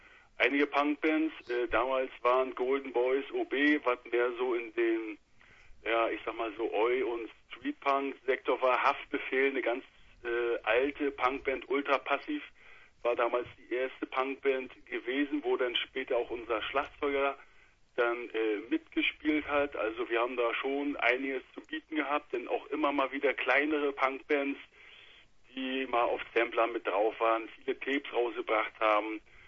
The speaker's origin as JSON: {"language": "German", "town": "Neubrandenburg", "region": "Mecklenburg-Vorpommern", "country": "Germany", "said": "Wir kommen aus Neubrandenburg, dem schönen Mecklenburg. Ja, das ist für die, die das nicht so genau auf dem Schirm haben, so 150 Kilometer nördlich von Berlin und von der Ostsee nochmal vielleicht eine Stunde entfernt."}